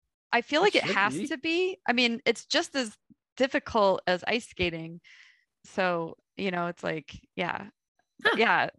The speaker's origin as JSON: {"language": "English", "town": "Des Moines", "region": "Iowa", "country": "United States", "tie": "born or raised there", "said": "growing up in Des Moines, there weren't a lot of like, there's not a lot of farm, you know, like we're like I'm in the, it's the city."}